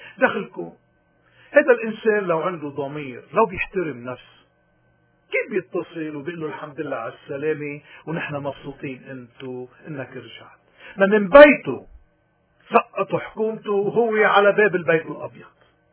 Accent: Lebanon; واللي بالواقع نحن بحاجة إلى اليوم لمفهومة لروحيتها كلبنانيين

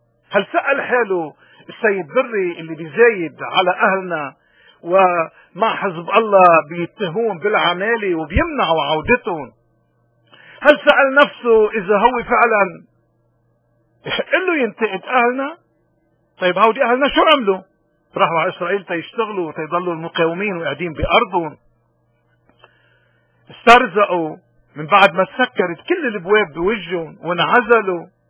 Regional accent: Lebanon; نعتز بأصولنا اللبنانية، ونعتز انه نحن من لبنان، من بلد الرسالة، من بلد البطولة، من بلد التعايش، من بلد جبران، من بلد القديسين، من بلد رفقة والحرديني.

